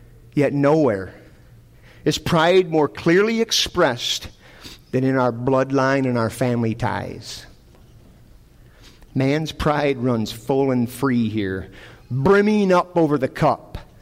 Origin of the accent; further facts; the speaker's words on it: Michigan, United States; I'm from Michigan, and there's not a greater hate-filled, chest-thumping, trash-talking rivalry than Michigan-Ohio State rivalry.